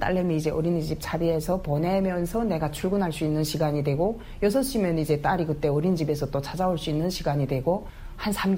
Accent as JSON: {"language": "Korean", "country": "North Korea", "lives_now": "South Korea", "said": "제가 사실은 북한에서 왔는데"}